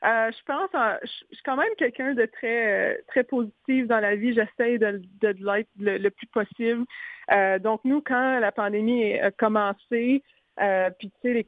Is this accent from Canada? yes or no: yes; Ontario, Canada; je suis franco-ontarienne, j'ai des façons de dire des choses des fois.